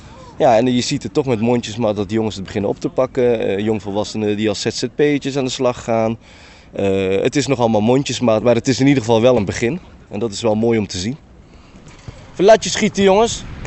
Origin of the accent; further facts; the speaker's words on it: Den Bosch, North Brabant, Netherlands; Ik ben zelf ook gewoon geboren en getogen in Den Bosch en ik ken ook de wijken hier, hoe die eruit zag.